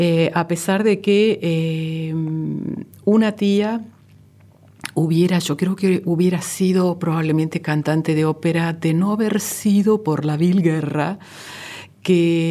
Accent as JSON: {"language": "Spanish", "region": "Buenos Aires", "country": "Argentina", "tie": "born there", "said": "El resto ya somos nacidos porteños."}